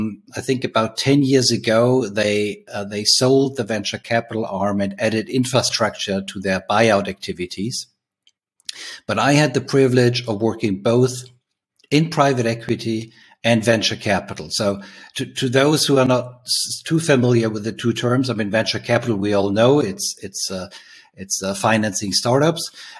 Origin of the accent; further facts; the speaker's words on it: Bavaria, Germany; I was born and raised in Bavaria, or Franconia to be specific, near Nuremberg, then studied business administration at the European Business School.